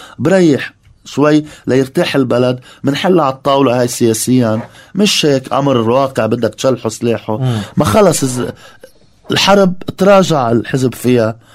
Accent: Lebanon; أنا اللي عندي أنا جنسية لبنانية مقدسة. أنا بحياتي بكل حروب ما طلعت من لبنان.

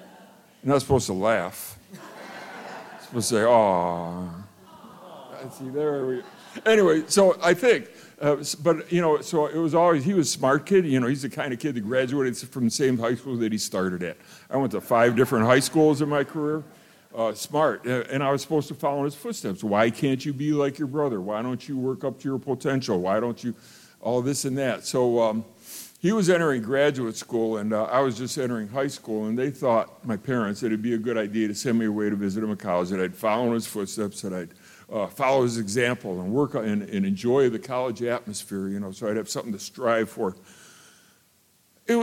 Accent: Ohio, United States; I'm a kid from Ohio. I'm thinking I'm gonna go west.

